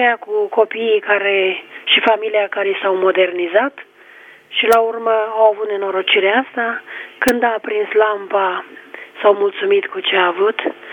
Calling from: Bacău, Bacău County, Romania; Sunt de la Bacău.

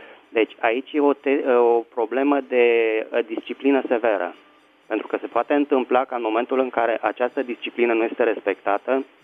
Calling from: Bucharest, Romania; din București.

